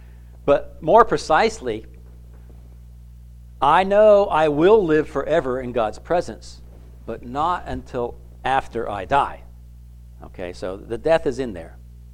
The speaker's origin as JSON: {"language": "English", "region": "Florida", "country": "United States", "tie": "born or raised there", "said": "As a 16-year-old growing up in Florida, I went to Disney World the end of the first week that they were even open in 1971."}